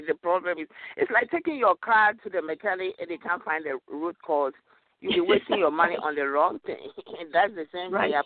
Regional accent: Ghana; moved away; I'm originally from Ghana, and I've been here for the past 30 years.

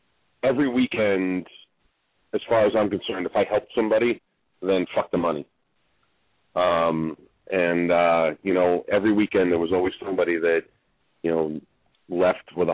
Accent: Bronx, New York, United States; You know, I was born and raised in the Bronx. I'm 100% Italian and a Taurus on top of that.

